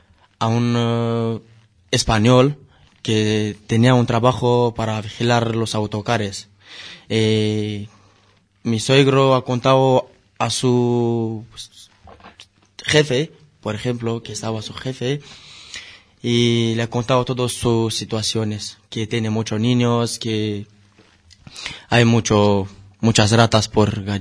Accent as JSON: {"language": "Spanish", "country": "Romania", "second_language": "Spanish", "lives_now": "Spain", "said": "De Rumanía."}